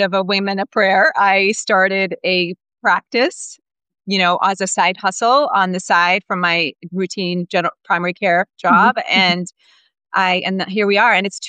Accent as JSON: {"language": "English", "country": "Kuwait", "also_born_or_lived": "Dublin / London", "said": "So I'm from Kuwait in the Middle East. I went to medical school in Dublin"}